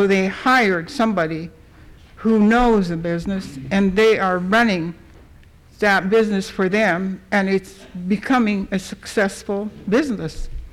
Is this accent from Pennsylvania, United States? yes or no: no; Klawak, Alaska, United States; I even keep track of what goes in the town I came from. I came from Klawak.